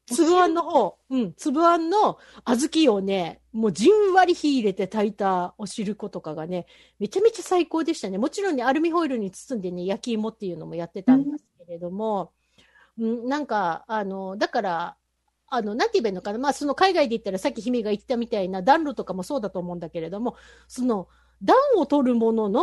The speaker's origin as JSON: {"language": "Japanese", "region": "Kyushu", "country": "Japan", "tie": "born or raised there", "said": "私、生まれも育ちも九州なんですけれども"}